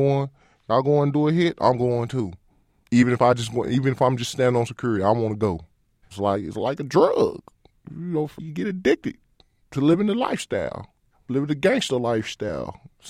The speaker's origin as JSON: {"language": "English", "town": "Chicago", "region": "Illinois", "country": "United States", "tie": "born or raised there", "said": "I grew up in Humboldt Park when it was wild."}